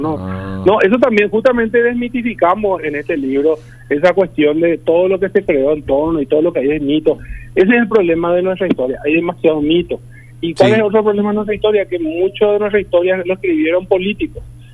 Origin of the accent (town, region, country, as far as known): Paraguay